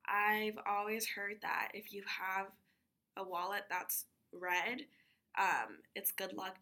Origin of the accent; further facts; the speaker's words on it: Georgia, United States; also born or lived in Pennsylvania; I was born in Pennsylvania, but I moved to Georgia, I think around like 4 years old. So I've lived in Georgia for most of my life. My parents are both from Seoul, Korea. And so my heritage is Korean, but I'm an American citizen.